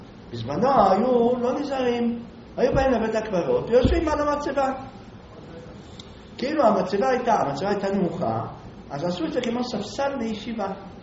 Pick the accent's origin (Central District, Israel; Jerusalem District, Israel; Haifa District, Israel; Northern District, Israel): Jerusalem District, Israel; Jerusalem; אני ירושלמי, נולדתי בירושלים